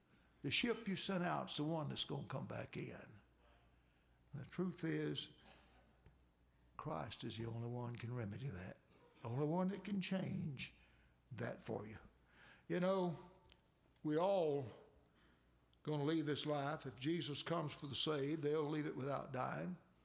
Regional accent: Haines City, Florida, United States; also born or lived in Georgia; I came to Haines City from Georgia Country School, and the building's tore down now, but right over here in the middle of the end of the third grade, and graduated here in Haines City School.

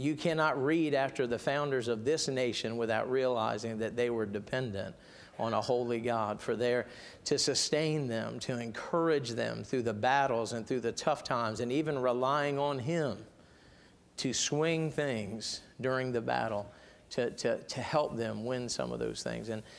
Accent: United States; And I just want you to know that I'm American through and through. And I love this nation.

